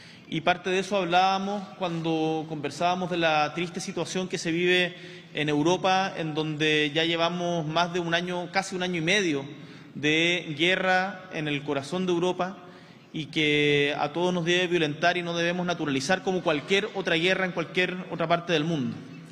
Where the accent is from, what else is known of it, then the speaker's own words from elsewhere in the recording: Magallanes and Chilean Antarctica, Chile; born there; se va a Magallanes, y que es mi tierra natal